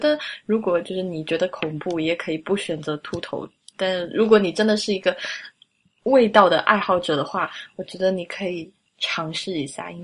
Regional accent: Sichuan, China; moved away; 因为我是四川人嘛。那我出了四川以后，我真的很难在其他任何一个区域吃到兔子。

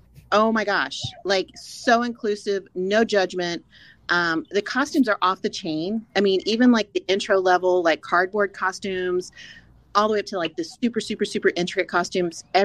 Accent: Texas, United States; I mean, I'm from Texas.

